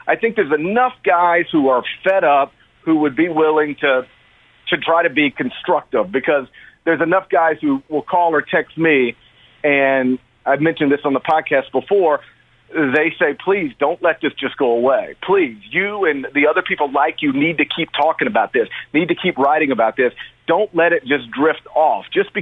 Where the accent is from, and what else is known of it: Mississippi, United States; born or raised there